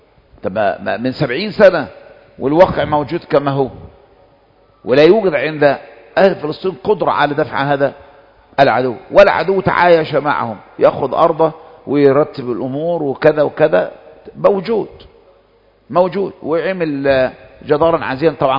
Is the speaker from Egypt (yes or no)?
yes; Egypt; الشعب نازل عندنا في مصر يوم ثلاثاء تقريبا في منتصف الأسبوع، وكانت أول جمعة جمعة الغضب.